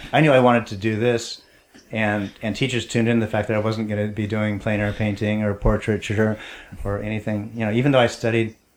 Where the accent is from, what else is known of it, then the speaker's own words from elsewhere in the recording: San Francisco, California, United States; born there; I was born in the Haight in San Francisco in 1951.